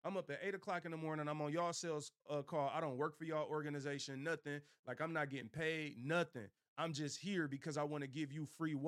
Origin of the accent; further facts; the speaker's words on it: Detroit, Michigan, United States; You could doubt me because I'm from Detroit. You could doubt me because I'm from the East Side.